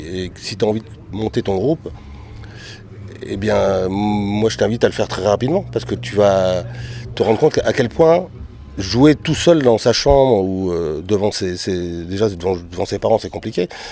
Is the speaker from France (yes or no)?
yes; northern France, France; on est originaire du nord de la France